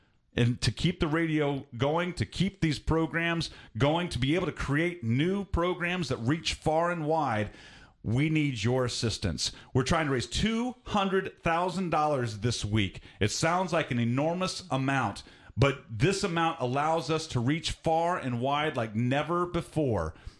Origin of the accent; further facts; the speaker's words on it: Atlanta, Georgia, United States; I'm originally from Atlanta, and I moved around all over the place.